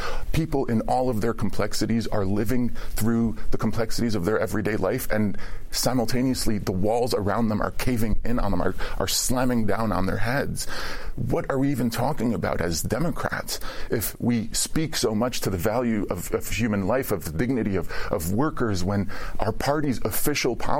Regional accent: United States; And so I'm an American. I feel like I have a specific responsibility in the world.

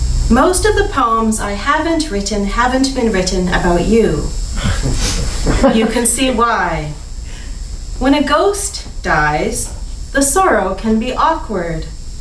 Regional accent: Saskatchewan, Canada; so I chose a couple of rural-ish poems related to where I grew up in Saskatchewan.

